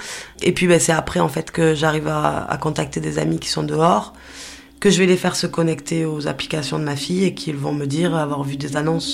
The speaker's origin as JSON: {"language": "French", "region": "Nouvelle-Aquitaine", "country": "France", "tie": "born or raised there", "also_born_or_lived": "Pyrénées", "lives_now": "Toulouse, France", "said": "J'ai 35 ans aujourd'hui et j'habite à Toulouse. Je suis native des Pyrénées, j'ai grandi plutôt sur la région de l'Aquitaine, puisque mes parents se sont séparés quand j'étais très très jeune."}